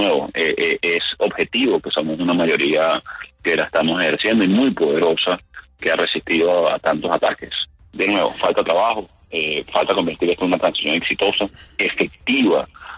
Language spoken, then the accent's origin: Spanish; Venezuela; como demócratas que somos los venezolanos, a pesar de estar en dictadura, respetamos eso.